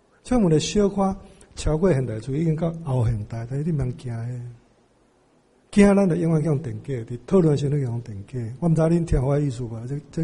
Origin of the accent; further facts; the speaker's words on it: Taiwan; 甚至我都觉得说如果我很快乐的说我是台湾人，我感觉蛮笑的，不要喜欢老啊，因为我说我是台湾人我很欢喜